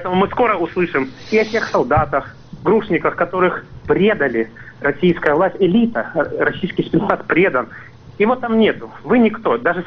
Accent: Donbas, Ukraine; also born or lived in London, United Kingdom; Я вернулся из Лондона, где учился экономике и собирался развивать свой родной Донбасс.

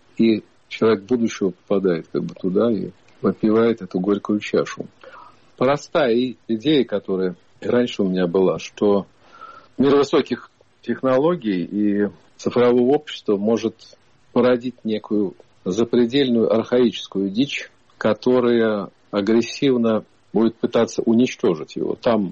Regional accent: Moscow Oblast, Russia; born there; Я родился в Подмосковье и обожаю его.

